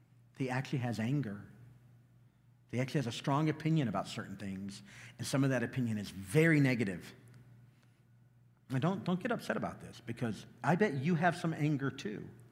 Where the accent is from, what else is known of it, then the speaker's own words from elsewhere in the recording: Chicago, Illinois, United States; No, I'm from Chicago. I'm scrappy.